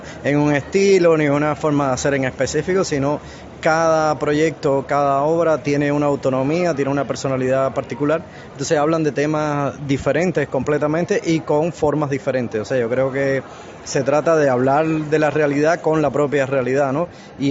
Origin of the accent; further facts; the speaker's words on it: Sancti Spíritus, Cuba; incluso yo soy de Santi Espíritu y he expuesto varias veces en Santi Espíritu